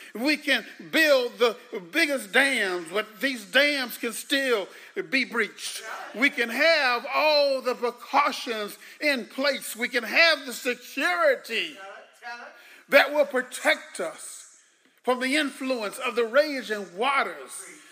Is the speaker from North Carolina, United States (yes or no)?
yes; Aberdeen, North Carolina, United States; separating me from my loved ones in my hometown of Aberdeen.